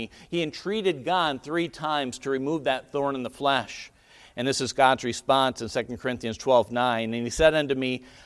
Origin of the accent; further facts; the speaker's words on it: Milwaukee, Wisconsin, United States; But folks, I tell you what, I'm a Wisconsinite. I grew up in Metro Milwaukee.